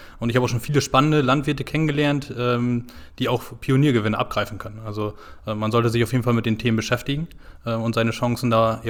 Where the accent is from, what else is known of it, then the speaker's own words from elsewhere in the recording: Cloppenburg, Lower Saxony, Germany; 26 Jahre, komme gebürtig aus dem Kloppenburger Raum.